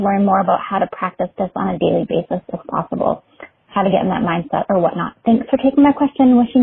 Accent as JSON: {"language": "English", "region": "Massachusetts", "country": "United States", "said": "I'm from Massachusetts."}